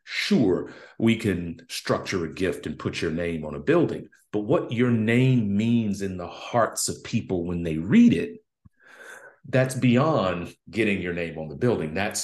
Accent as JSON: {"language": "English", "town": "Memphis", "region": "Tennessee", "country": "United States", "tie": "born or raised there", "said": "No, I grew up in North Memphis. I was born July 27th, 1973, 50 years old."}